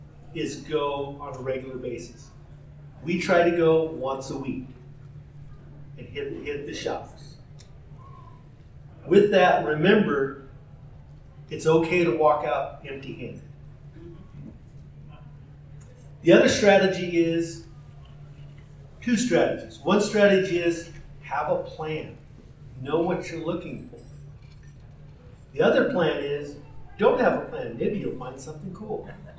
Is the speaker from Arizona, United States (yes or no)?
yes; Flagstaff, Arizona, United States; We're from Flagstaff. We don't have a big area to cover. It's not like there's another town next door to run to.